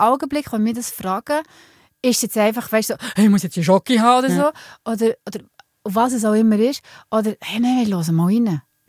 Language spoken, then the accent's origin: German; Solothurn, Switzerland; ich bin in Solothurn aufgewachsen